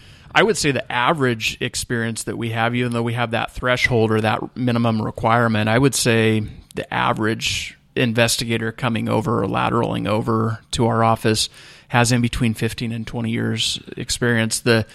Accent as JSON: {"language": "English", "town": "Shingletown", "region": "California", "country": "United States", "tie": "born or raised there", "also_born_or_lived": "Redding", "said": "I actually was born and raised here in Shasta County. There you go. Born in Redding, lived here when I was young, went to elementary school for a couple of years, and then moved up to Shingletown."}